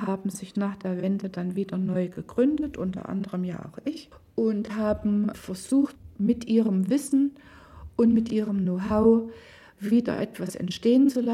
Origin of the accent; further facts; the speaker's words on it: East Germany, Germany; Also ich stamme ja noch aus der DDR sozusagen. Ich habe die Textilproduktion in der DDR miterlebt, habe zu dieser Zeit gelernt und studiert